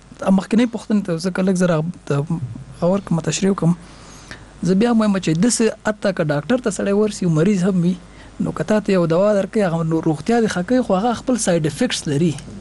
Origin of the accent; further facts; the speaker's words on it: Kabul, Afghanistan; born there; په خیرخانه کې پیدا شوم